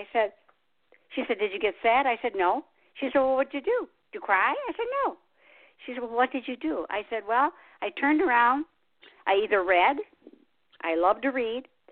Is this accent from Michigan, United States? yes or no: yes; Detroit, Michigan, United States; You know, I grew up in Motown in Detroit.